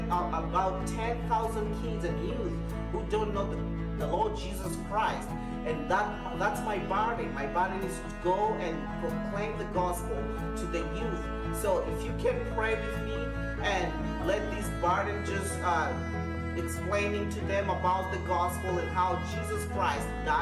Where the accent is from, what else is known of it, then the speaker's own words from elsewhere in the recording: Nairobi, Kenya; I'm from Kenya, Africa. I was born in Kenya in a city called Nairobi City. That's the capital city of Kenya. And I was born in a suburb area called Kawangware slums. Kawangware is a very rough area full of crime and immorality.